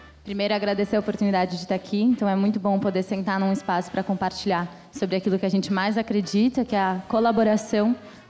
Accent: São Paulo, Brazil; Sou daqui de São Paulo

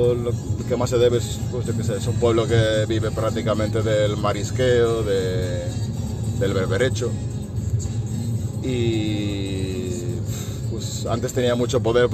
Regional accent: Noia, Galicia, Spain; Yo soy de Noia. Noia es una villa. Una villa es un pueblo, pero que tiene como... Bueno, urbanísticamente una villa es como un pueblo con ciertos privilegios, digamos. Y está en las Rías Baixas, en la ría más al norte de las Rías Baixas

